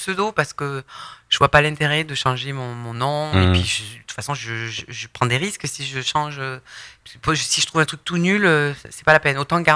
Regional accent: Bagnols-sur-Cèze, Occitanie, France; Je suis originaire de Bagnols-sur-Cèze, donc c'est pas très loin.

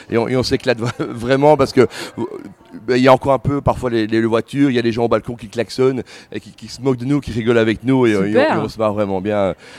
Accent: Belgium; on est Belge, on débarque dans un pays où il y a 165 millions de spectateurs possibles

